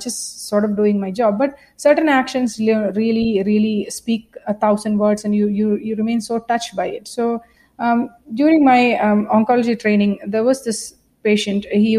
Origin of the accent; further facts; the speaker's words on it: Kerala, India; I'm from Kerala, so most of us grew up learning some sort of art.